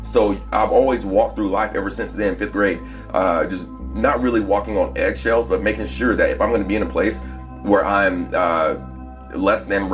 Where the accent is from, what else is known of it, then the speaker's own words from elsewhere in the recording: Plano, Texas, United States; Well, I'm from Plano, but okay. I worked at a cheer gym in McKinney after college.